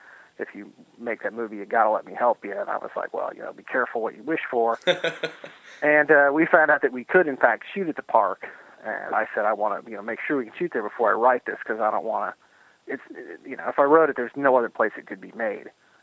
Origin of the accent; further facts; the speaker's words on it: Columbus, Ohio, United States; now in Los Angeles, United States; until I moved to Los Angeles right after Beyond M's Door, I was born and raised in Columbus.